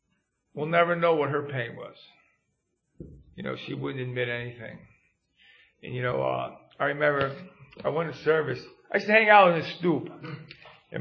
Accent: New York, United States; now in Pennsylvania, United States; And I come from New York on the Canadian border. I came to Pennsylvania via the Department of Corrections.

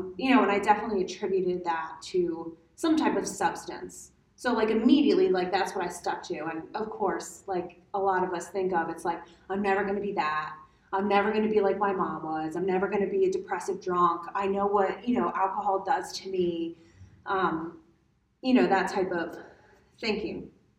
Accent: Montgomery County, United States; I grew up in Montgomery County.

